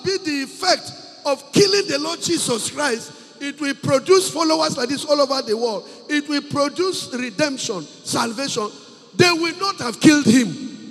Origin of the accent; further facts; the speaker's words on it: Nasarawa, Nigeria; Somebody told me yesterday, when I said I'm from Nasarawa State, they say, eh? They thought I'm an Igbo man.